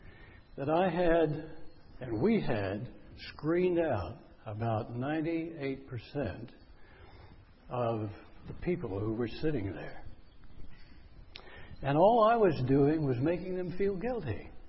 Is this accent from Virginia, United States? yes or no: yes; Virginia, United States; I grew up in Northern Virginia. My family were builders and developers there. I grew up in the construction business.